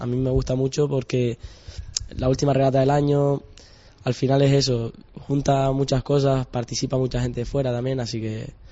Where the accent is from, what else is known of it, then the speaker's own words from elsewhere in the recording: Las Palmas, Canary Islands, Spain; born there; Me gusta Las Palmas, al final nací aquí y me gusta mucho, pero mi familia es por parte de padre de Bilbao